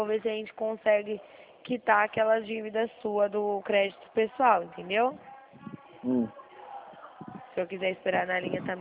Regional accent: Dracena, São Paulo, Brazil; Eu não, eu sou aqui de São Paulo, Dracena.

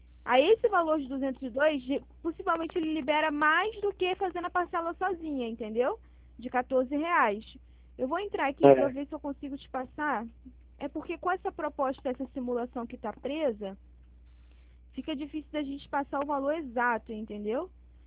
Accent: Rio de Janeiro, Brazil; eu sou de Bangu

